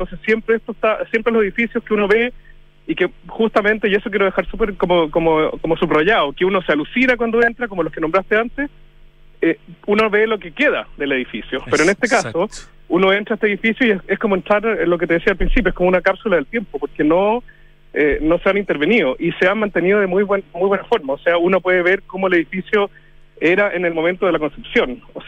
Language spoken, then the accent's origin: Spanish; Chile; los edificios, las calles, las tazas, los árboles, nos constituyen como chilenos y como personas